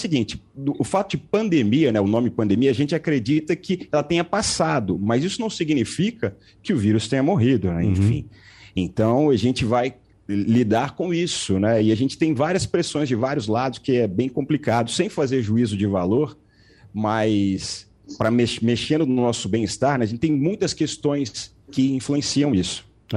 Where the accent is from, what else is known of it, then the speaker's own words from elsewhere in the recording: Rio de Janeiro, Brazil; Eu sou do Rio de Janeiro, estou no Rio agora.